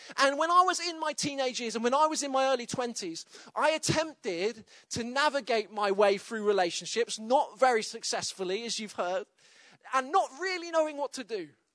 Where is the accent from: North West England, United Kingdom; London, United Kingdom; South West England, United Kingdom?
South West England, United Kingdom; Exeter; also born or lived in Coventry; And then I moved from my hometown of Exeter to a place called Coventry, and I lived there for a time.